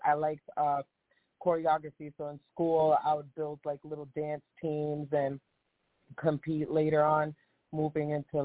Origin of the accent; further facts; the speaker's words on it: New Hampshire, United States; now in Philadelphia, United States; I'm originally from New England, from New Hampshire